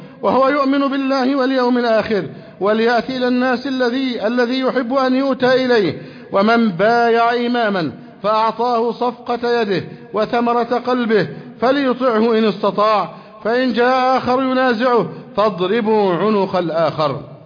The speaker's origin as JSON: {"language": "Arabic", "country": "Egypt", "said": "بلدنا مصر"}